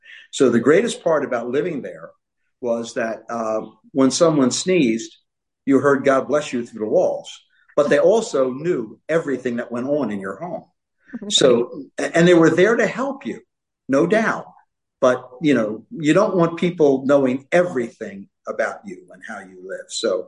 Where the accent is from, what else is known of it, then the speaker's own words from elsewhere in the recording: Philadelphia, Pennsylvania, United States; So growing up in South Philadelphia, I was fortunate enough to be in a neighborhood that was comprised of many different characters.